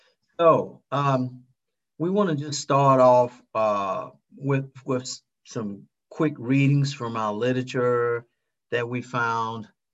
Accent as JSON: {"language": "English", "region": "North Carolina", "country": "United States", "lives_now": "Maryland, United States", "said": "I'm from Maryland. I'm actually from North Carolina. I live in Maryland, and I've been living here for 1,302 days and moving back to North Carolina in the summer."}